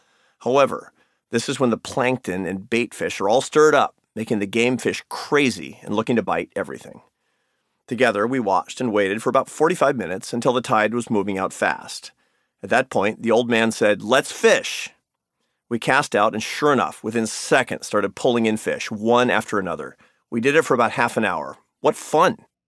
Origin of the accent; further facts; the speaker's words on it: Seattle, Washington, United States; Growing up in Seattle, I often fished in Puget Sound